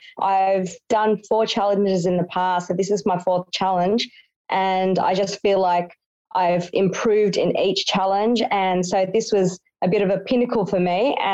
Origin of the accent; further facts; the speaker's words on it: Sydney, New South Wales, Australia; I'm from Sydney.